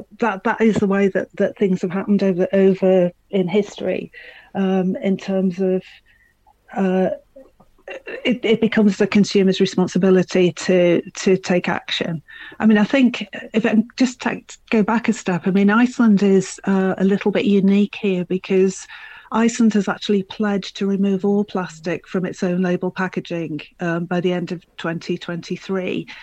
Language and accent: English; Liverpool, North West England, United Kingdom; when I was growing up in Liverpool in the 70s, I walked to the greengrocers with my mum